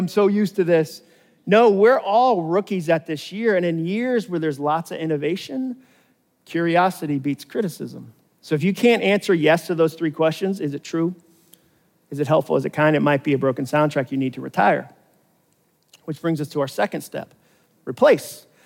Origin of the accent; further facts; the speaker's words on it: Massachusetts, United States; I grew up in Massachusetts. We had to do that once a year.